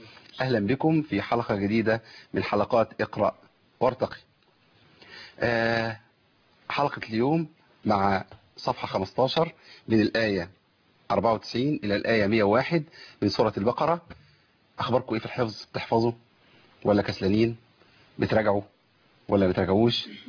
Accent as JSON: {"language": "Arabic", "country": "Egypt", "said": "وده فخر وشرف لينا كمصريين"}